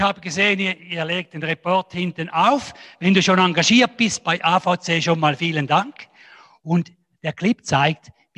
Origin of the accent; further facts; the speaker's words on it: Schaffhausen, Switzerland; Ich bin, wie gesagt, in Schaffhausen der Pfimi aufgewachsen